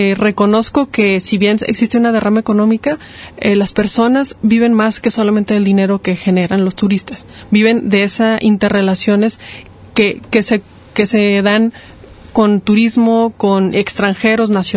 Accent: Zacatecas, Mexico; yo vengo del estado de Zacatecas, es algo que aquí me alegra comunicarlo.

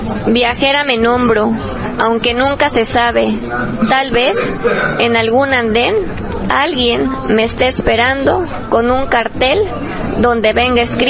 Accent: Córdoba, Veracruz, Mexico; yo que soy de Veracruz, de Córdoba, que crecí con todo esto de los ferrocarriles

